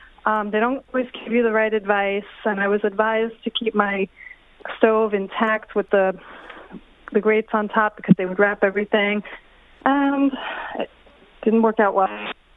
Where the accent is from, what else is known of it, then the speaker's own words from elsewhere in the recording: New York City, New York, United States; now in Detroit, United States; Yeah, I moved from New York City to Detroit in May of 2017.